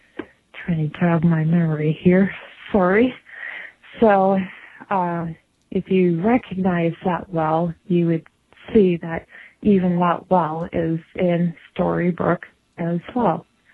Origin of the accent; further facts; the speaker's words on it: Alberta, Canada; I'm from Alberta, Canada, and I am here to do a small little recap for the podcast